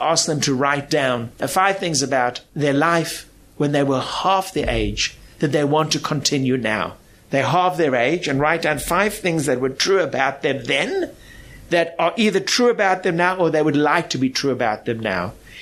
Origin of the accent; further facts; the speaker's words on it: South Africa; I come from South Africa, and like similar communities, a lot of people are traditional, maybe a little less so nowadays, which means going to an Orthodox shul, but not being strictly observant